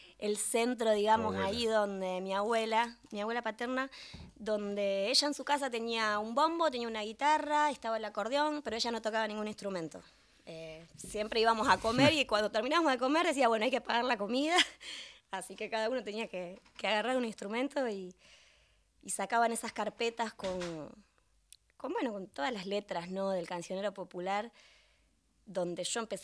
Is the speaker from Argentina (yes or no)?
yes; Rosario, Santa Fe, Argentina; al principio yo no me animaba a cantar con la caja, o pues decís, bueno, pero sos de Rosario, ¿no?